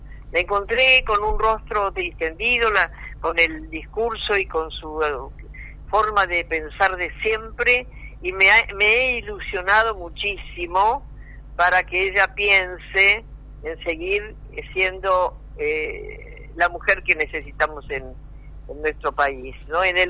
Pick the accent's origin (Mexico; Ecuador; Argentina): Argentina; también somos argentinas y participamos en nuestras opiniones con el respeto debido